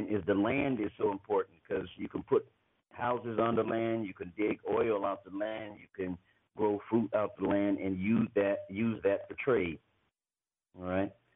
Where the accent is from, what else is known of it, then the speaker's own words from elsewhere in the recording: United States; I'm from the United States.